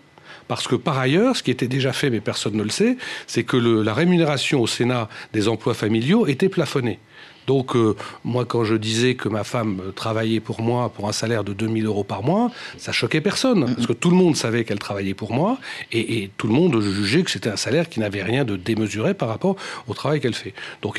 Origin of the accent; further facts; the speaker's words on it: Normandy, France; c'est évidemment pas en tant que Normand que j'ai organisé cette table ronde